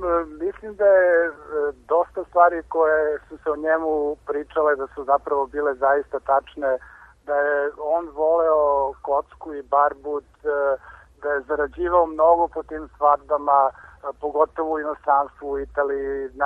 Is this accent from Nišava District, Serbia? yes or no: yes; Niš, Nišava District, Serbia; Svi smo mi odrastali u Nišu, mi koji smo radili film